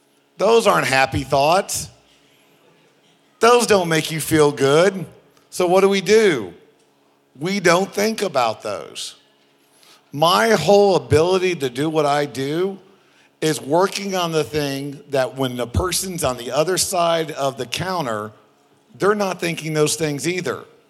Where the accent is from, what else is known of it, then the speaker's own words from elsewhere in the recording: Texas, United States; because I'm from America, so I speak American, not English. And I'm from Texas, so I don't speak it very well.